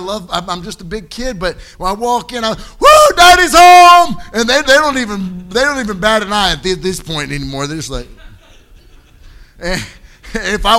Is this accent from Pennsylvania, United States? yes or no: yes; Philadelphia, Pennsylvania, United States; I'm from Philadelphia, but I'm here visiting the Blessed Hope.